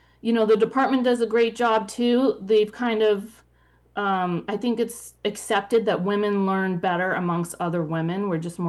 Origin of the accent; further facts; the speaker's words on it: Machias, Maine, United States; I grew up in Machias and seemed like everyone else I knew deer hunted, but my folks didn't.